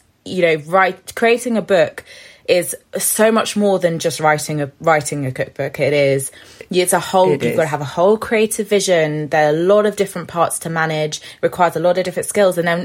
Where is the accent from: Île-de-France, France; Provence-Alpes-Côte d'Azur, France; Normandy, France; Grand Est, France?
Île-de-France, France; Paris; growing up in Paris for a period of time and that really formed certain food memories for me, having the Caribbean background, having the background of my maternal grandparents being chicken farmers